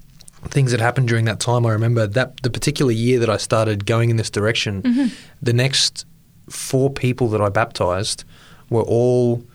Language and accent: English; Bundaberg, Queensland, Australia; Yeah, so I grew up in Queensland in not a little country town. I live in a little country town now in South Australia of 4,000 people.